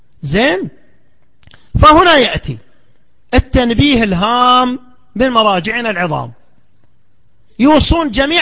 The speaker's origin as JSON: {"language": "Arabic", "town": "Al-Ahsa", "region": "Eastern Province", "country": "Saudi Arabia", "said": "لو إذا فرض أن عندنا في الأحساء مثلا بعض الممارسات غير المنصوصة"}